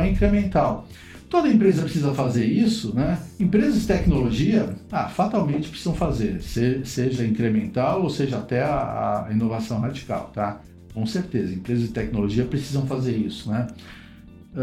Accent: São Paulo, Brazil; now in Porto Alegre, Brazil; Eu também, eu sou paulista, né? Eu sempre peço aqui em Porto Alegre pizza de calabresa sem mussarela

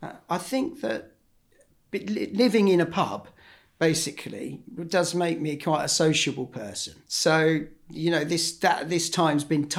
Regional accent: Northampton, East Midlands, United Kingdom; I grew up in Northampton. Well, just outside Northampton, actually, at a grass aerodrome called Sywell Aerodrome.

